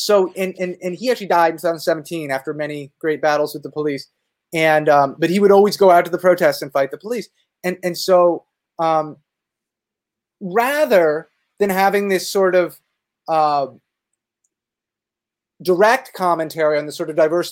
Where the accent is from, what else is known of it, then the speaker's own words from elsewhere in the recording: United States; me growing up in the United States, I think of a burning church